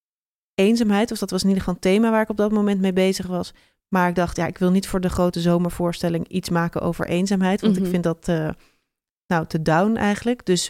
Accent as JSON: {"language": "Dutch", "town": "Amsterdam", "region": "North Holland", "country": "Netherlands", "tie": "born or raised there", "said": "En ik ben in Amsterdam opgegroeid en heb daar veel voorstellingen gezien."}